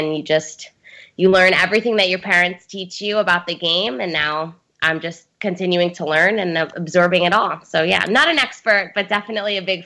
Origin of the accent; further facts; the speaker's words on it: United States; born there; we're obviously American. We were born in the United States, but you have this connection to Portuguese heritage, something that you've grown up around.